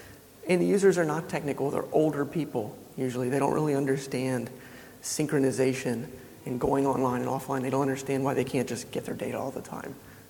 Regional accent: Denver, Colorado, United States; So when I'm from Denver, Colorado in the United States.

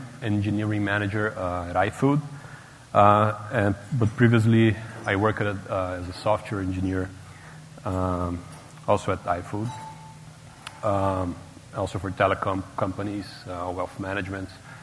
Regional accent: Brazil; So I come from Brazil.

